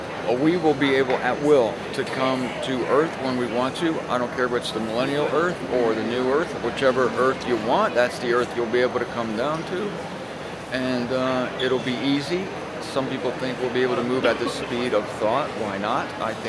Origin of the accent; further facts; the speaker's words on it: Canton, Ohio, United States; which I'd obviously missed my connecting flight to Canton, Ohio, my hometown.